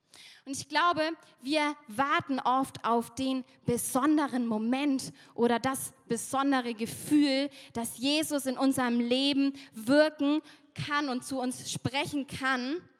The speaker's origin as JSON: {"language": "German", "country": "Germany", "said": "Zumindest wissen wir das als Deutsche."}